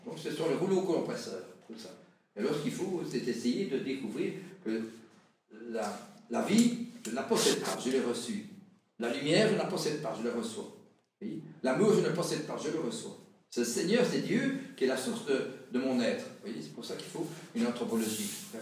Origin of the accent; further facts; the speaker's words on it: Belgium; Combien de gens disaient chez nous en Belgique